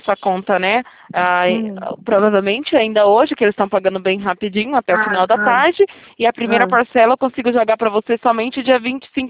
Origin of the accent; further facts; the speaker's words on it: Itatiba, São Paulo, Brazil; eu sou da cidade de Itatiba, interior de São Paulo.